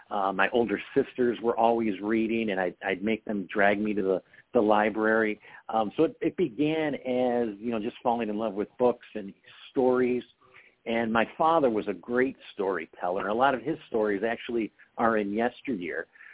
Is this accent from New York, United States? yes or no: yes; Buffalo, New York, United States; a lot of these stories are about Buffalo, my hometown.